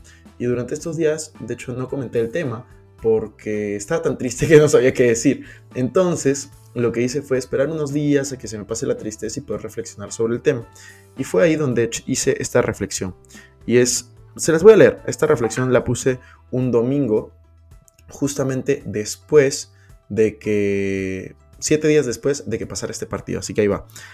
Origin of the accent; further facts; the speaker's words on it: Peru; Yo soy de Perú y de verdad me encanta seguir a la selección.